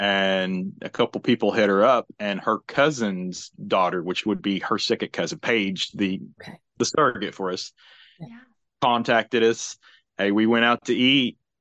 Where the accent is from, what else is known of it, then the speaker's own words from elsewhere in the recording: Knoxville, Tennessee, United States; I'm from Knoxville, Tennessee.